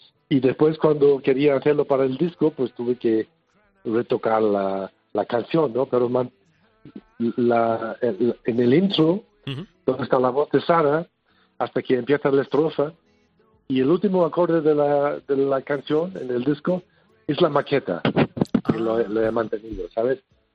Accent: Wales, United Kingdom; Spanish is a second language; moved away; also born or lived in Leeds, England; No es que me he quedado en mi país natal, ¿no? Que es el país de Gales.

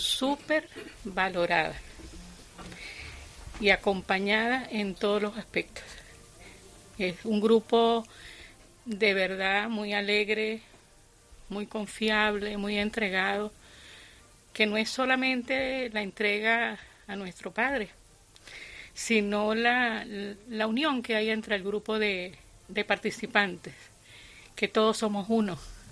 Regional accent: Venezuela; moved away as an adult; Yo soy venezolana. Uh-huh. Y tengo poco tiempo de haber llegado acá, apenas tengo 8 meses de haber llegado.

